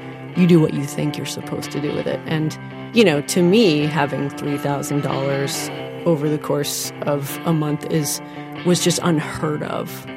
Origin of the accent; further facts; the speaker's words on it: United States; I'm an American musician, and I currently reside in Vermont.